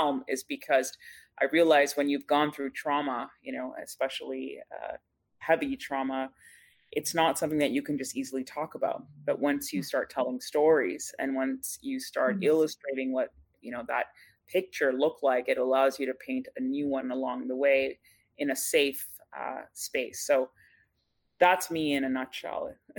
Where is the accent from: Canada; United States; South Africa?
Canada; Scarborough, Ontario; Originally from Pakistan, born and raised in Scarborough, so shout out to Scarborough always.